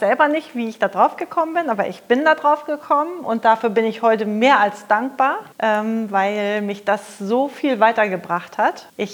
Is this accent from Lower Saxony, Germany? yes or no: no; Hamburg, Germany; ich komme aus Hamburg und führe dort eine Motoreninstandsetzung für Motoren aller Art, Kfz, Schiff, Industriemotoren.